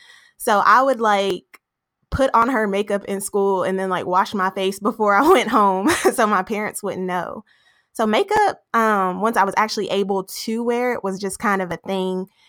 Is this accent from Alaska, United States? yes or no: no; Kentucky, United States; now in Atlanta, United States; I'm from Kentucky. I currently reside in Atlanta. I've been here for about 2 years now.